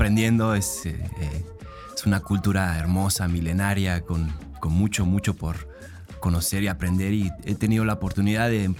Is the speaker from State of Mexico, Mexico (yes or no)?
no; Cuernavaca, Morelos, Mexico; also born or lived in Buenos Aires, Argentina; yo nací en Buenos Aires, Argentina. Soy hijo de mamá mexicana y papá argentino, y me crié aquí en México. Casi toda mi vida llevo aquí en Cuernavaca, precisamente. Soy más guayabo que nada.